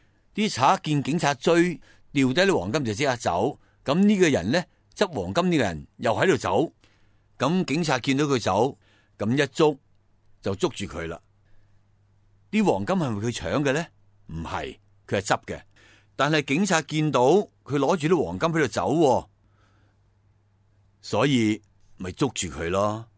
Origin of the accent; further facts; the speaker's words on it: China; 他们的财产处理法多数呢不是全部留给儿孙的，是得我们中国人是很保守